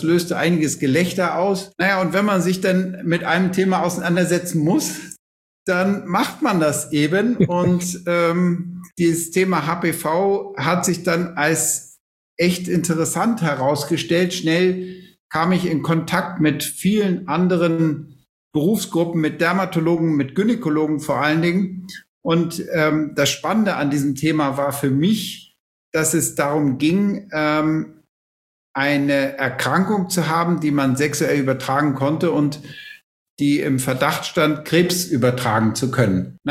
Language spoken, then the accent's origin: German; Schleswig-Holstein, Germany; now in Munich, Germany; ich bin 58 Jahre alt, bin eigentlich Schleswig-Holsteiner, der jetzt in seinem Leben länger in Bayern mittlerweile lebt, als er in Schleswig-Holstein aufgewachsen ist und studiert hat. Mich hat es irgendwann nach München verschlagen